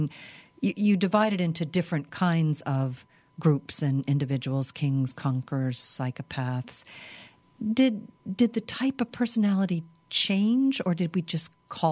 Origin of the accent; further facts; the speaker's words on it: Louisiana, United States; Because we're from Louisiana, we talk about Napoleon in a variety of ways.